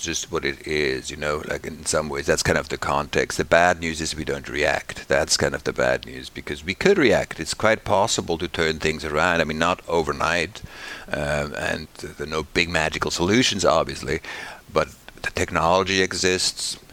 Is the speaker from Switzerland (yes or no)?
yes; Switzerland; I come from Switzerland. I grew up in Switzerland.